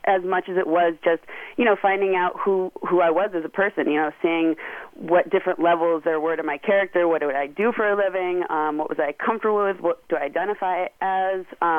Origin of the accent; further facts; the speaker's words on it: Connecticut, United States; also born or lived in New York; I was born in Connecticut, and I lived there until I graduated high school, and then moved to New York for about 9 years.